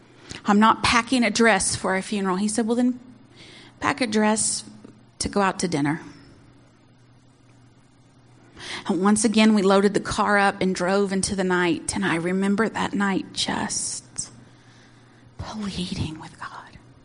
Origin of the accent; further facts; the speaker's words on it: the South, United States; I'm from the South, so everybody, we're all related, whether you're blood related or not.